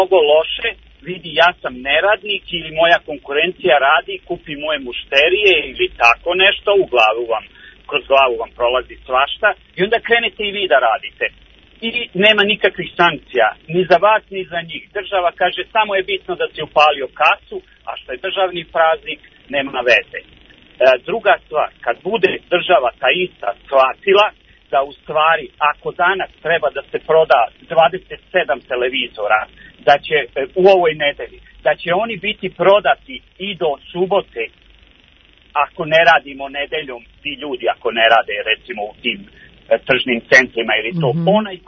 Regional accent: Belgrade, Serbia; Ja dolazim iz Beograda.

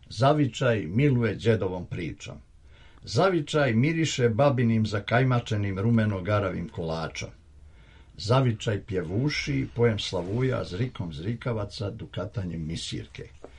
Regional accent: Dragačevo, Šumadija and Western Serbia, Serbia; zbog tog raja koji sam ja u svom detinjstvu dok sam bio u Dragačevu doživio i nosio u srcu

